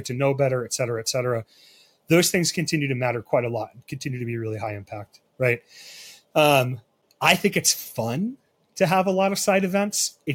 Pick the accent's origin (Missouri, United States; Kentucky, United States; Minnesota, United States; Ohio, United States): Minnesota, United States; I'm from Minnesota, so it was much warmer.